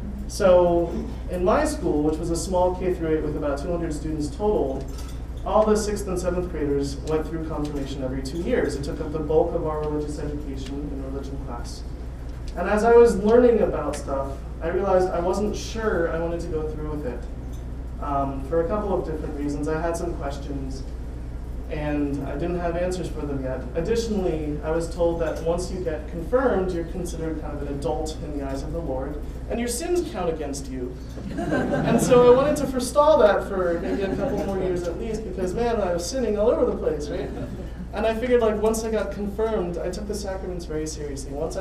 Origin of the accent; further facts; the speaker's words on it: Philadelphia, Pennsylvania, United States; moved away as an adult; now in Buffalo, United States; I grew up in Philadelphia. I lived there until I moved to Buffalo to work at the Center for Inquiry. I'm 32. I was born on a rainy Wednesday in 1980 in Philadelphia.